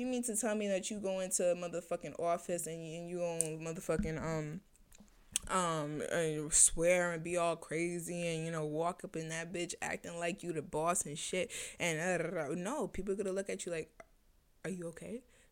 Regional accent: Boston, Massachusetts, United States; I'm from Dorchester, like, I'm from Boston, but I was raised in Dorchester, you know.

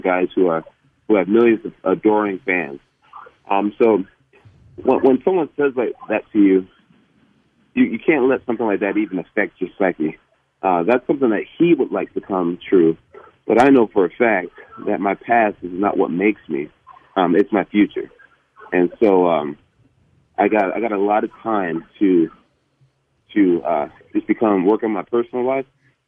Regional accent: Endicott, New York, United States; also born or lived in Rochester; I'm from a place called Endicott, New York, and I'm from Rochester, New York, but I come from a small town for the most part

